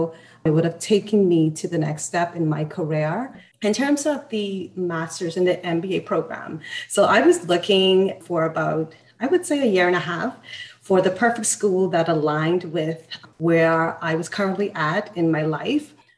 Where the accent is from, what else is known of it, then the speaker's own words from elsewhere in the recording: Bahamas; I am from the Bahamas. I'm based in the Bahamas.